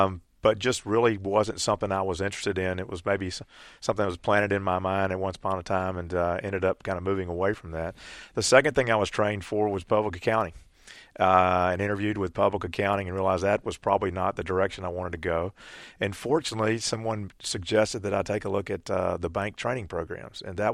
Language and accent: English; Louisiana, United States; But the point being is that Penn Square was a known institution to me growing up in Louisiana.